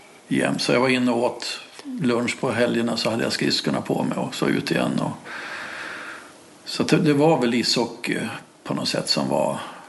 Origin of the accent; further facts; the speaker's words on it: Falun, Dalarna County, Sweden; also born or lived in Ljusdal / Timrå; jag är född i Falun, är dalmas, känner mig nog som dalmas, har sommarstuga i Svärdsjö som jag börjar på att bli mer och mer i.